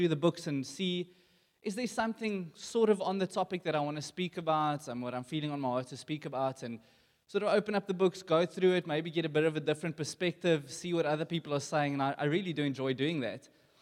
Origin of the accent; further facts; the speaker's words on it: Johannesburg, Gauteng, South Africa; I'm from Joburg side.